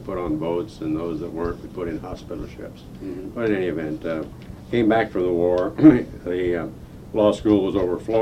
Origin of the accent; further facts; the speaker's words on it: Bloomington, Indiana, United States; Well, I was born in Indiana of parents, both of whom were born in Indiana, so died in the wool of Hoosiers. Small southern Indiana towns. When I was 5 years old, my father moved to Bloomington, Indiana, where I grew up.